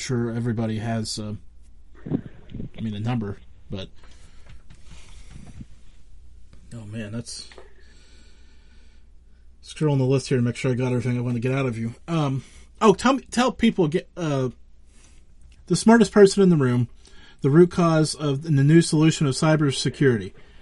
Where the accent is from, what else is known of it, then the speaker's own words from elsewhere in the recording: Pennsylvania, United States; Now, I'm from Western Pennsylvania.